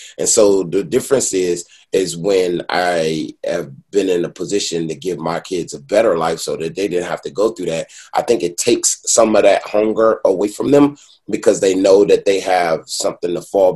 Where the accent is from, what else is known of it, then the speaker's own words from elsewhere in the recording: Detroit, Michigan, United States; now in Los Angeles, United States; I'm from Detroit.